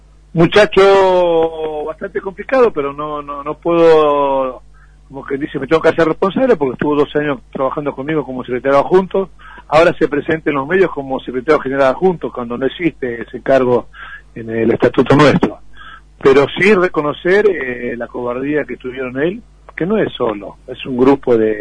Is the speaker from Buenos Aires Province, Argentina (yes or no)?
yes; Lanús, Buenos Aires Province, Argentina; yo vivo en Lanús, me crié en Lanús, mi hijo cuando vino a Santiago del Estero vino a vivir a Lanús, me eduqué en Lanús, me enamoré en Lanús, me casé en Lanús, mi mamá todavía vive en Lanús, y bueno, sigo viviendo en Lanús.